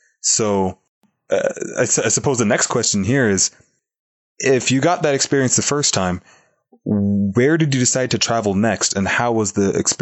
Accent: Toronto, Ontario, Canada; it had a vibe very, very similar to my hometown of Toronto, Canada.

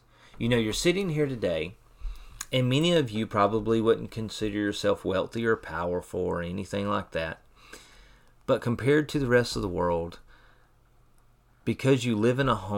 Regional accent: United States; And so as an American this morning, if you're listening to this, you know, don't fall into the trap of assuming that you are the least of these.

